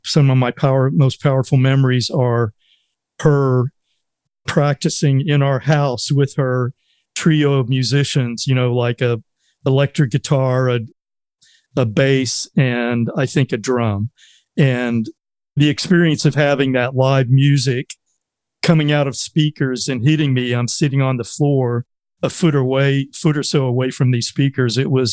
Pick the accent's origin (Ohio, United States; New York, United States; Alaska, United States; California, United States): Ohio, United States; East Liverpool; born there; I was born in East Liverpool, Ohio, which is a little formerly pottery town on the Ohio River, probably about 40, 50 miles west of Pittsburgh, Pennsylvania.